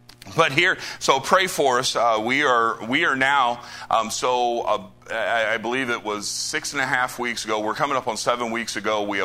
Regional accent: Tennessee, United States; I'm not polished. I'm from Trailer Parkville, Tennessee, amen. All right, I rode on a church bus when I was 10 years old.

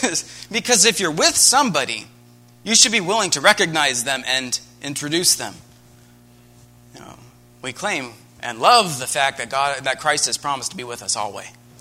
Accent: United States; which makes it really awkward as an American.

